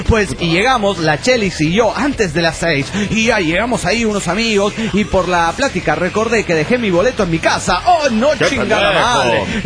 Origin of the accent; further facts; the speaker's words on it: Querétaro, Mexico; de Querétaro, México.